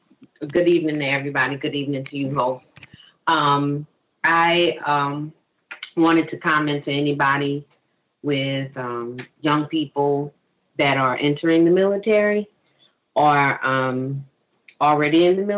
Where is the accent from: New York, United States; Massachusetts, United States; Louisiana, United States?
Louisiana, United States; New Orleans; I'm from New Orleans, and they happened to station me in New Orleans a year before Hurricane Katrina.